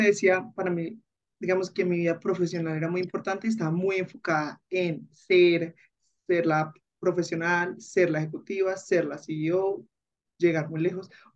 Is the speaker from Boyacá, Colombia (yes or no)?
no; Manizales, Caldas, Colombia; soy de Manizales